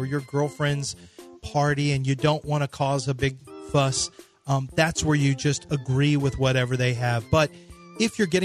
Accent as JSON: {"language": "English", "region": "Texas", "country": "United States", "said": "And as a Texan, I actually don't love beans and chili."}